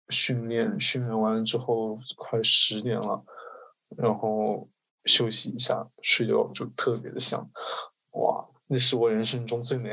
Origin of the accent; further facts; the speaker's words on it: Shanghai, China; 就哪怕我在上海长大